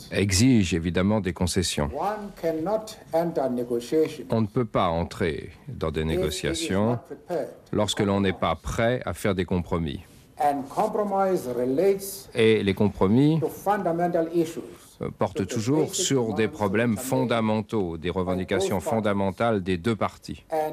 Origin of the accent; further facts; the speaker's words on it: South Africa; Nous considérons que nous sommes tous des Sud-Africains.